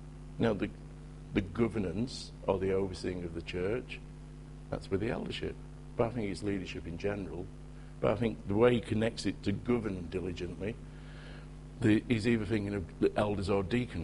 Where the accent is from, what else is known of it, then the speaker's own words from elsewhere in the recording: England, United Kingdom; And because we're English, we need it most.